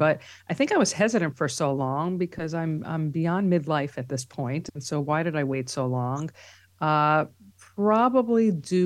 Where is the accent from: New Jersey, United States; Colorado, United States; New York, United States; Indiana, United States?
New York, United States; because I actually grew up in Long Island. But I've, as I've has said recently, I feel like I grew up in New York because I've been here since after college, so about 30 years.